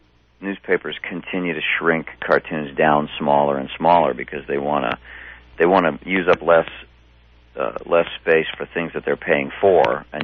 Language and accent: English; Tulsa, Oklahoma, United States; That's what happens when you're raised up in Tulsa. You say it that way. I was raised in Tulsa, Oklahoma, and I didn't know.